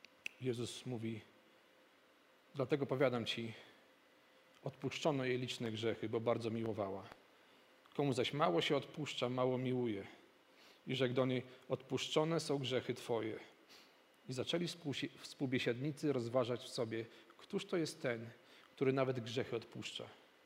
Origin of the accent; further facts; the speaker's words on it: Bielsk Podlaski, Podlaskie Voivodeship, Poland; kiedy ja dorastałem w Bielsku Podlaskim